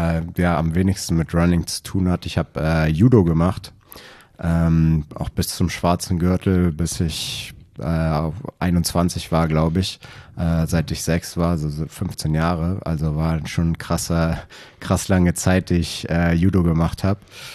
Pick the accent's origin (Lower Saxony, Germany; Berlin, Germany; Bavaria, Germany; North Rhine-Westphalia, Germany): Berlin, Germany; Ich bin geborener Berliner.